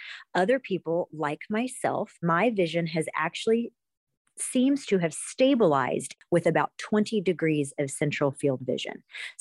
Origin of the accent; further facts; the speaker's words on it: Joplin, Missouri, United States; I'm originally from Joplin.